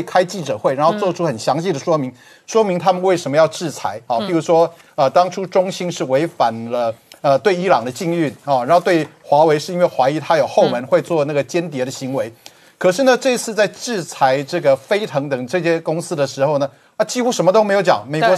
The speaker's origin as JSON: {"language": "Chinese", "country": "Taiwan", "said": "所以对我们台湾人来说呢，这当然是无法忍受的"}